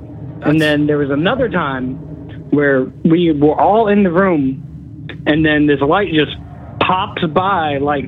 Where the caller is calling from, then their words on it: Tennessee, United States; from Tennessee.